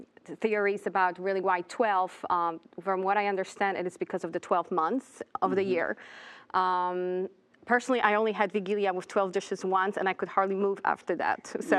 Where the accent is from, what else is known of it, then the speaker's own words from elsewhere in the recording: Poland; something that I grew up hearing around in Poland.